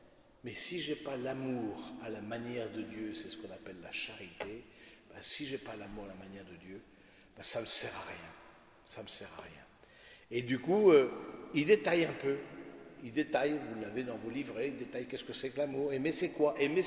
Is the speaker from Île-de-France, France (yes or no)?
no; Ourscamp, Hauts-de-France, France; Moi, je viens de l'abbaye d'Ourscan, de la Picardie profonde.